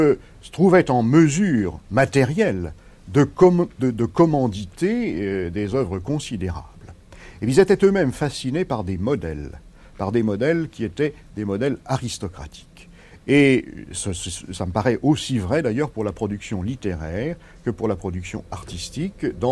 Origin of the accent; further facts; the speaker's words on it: Pisa, Tuscany, Italy; Je viens de Pise